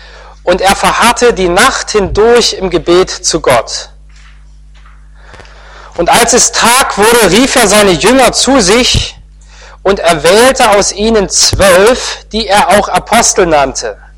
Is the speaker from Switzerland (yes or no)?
no; Osnabrück, Lower Saxony, Germany; Also ich komme aus Osnabrück, da gibt es einen Dom.